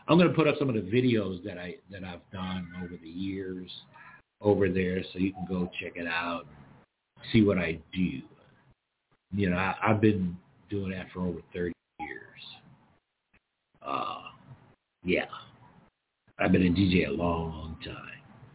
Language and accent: English; New York, United States; now in Georgia, United States; I'm here in Georgia. Originally, I'm from New York, but I've been living in Georgia. I've been living in Georgia longer than I lived in New York at this point.